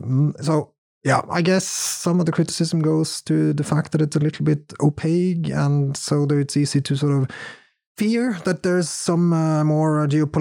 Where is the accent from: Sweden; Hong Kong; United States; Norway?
Norway; Kristiansand, Agder; And I'm not from Arendal. It may sound that way, but I'm from Kristiansand, which is obviously the greater city in the south.